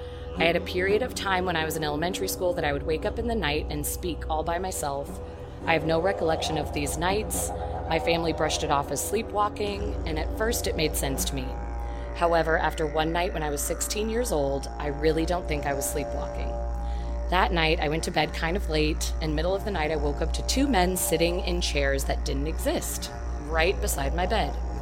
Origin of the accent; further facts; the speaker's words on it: Turkey; English is a second language; I am 24 years old and I am a student. I am from Turkey